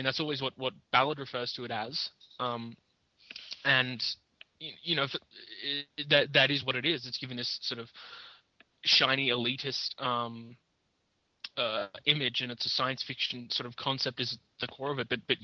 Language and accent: English; United Kingdom; I drink tea. I'm British. I'm evil.